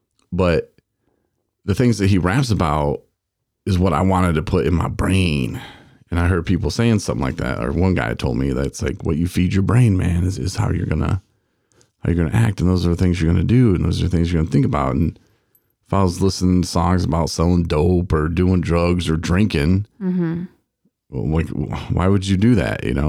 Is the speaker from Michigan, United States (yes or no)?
yes; Michigan, United States; I'm like, well, I'm from Michigan.